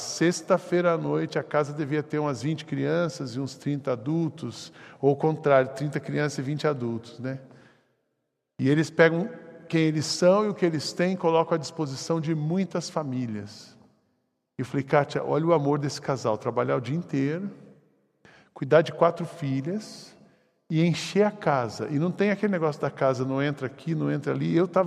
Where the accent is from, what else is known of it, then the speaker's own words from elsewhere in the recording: São José dos Campos, São Paulo, Brazil; eu sou de São José dos Campos, e essa amiga de lá também